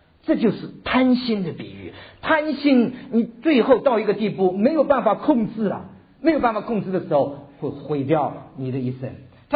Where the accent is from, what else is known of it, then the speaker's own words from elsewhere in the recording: Taiwan; 我们从台湾来的，我的年纪都知道